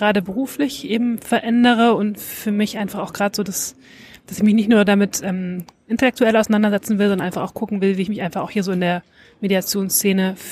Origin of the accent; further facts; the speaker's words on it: Bonn, North Rhine-Westphalia, Germany; moved away as an adult; now in Berlin, Germany; Örtlich komme ich ursprünglich aus Bonn, bin aber vor 10 Jahren nach Berlin gezogen und ja, fühle mich jetzt als Berlinerin.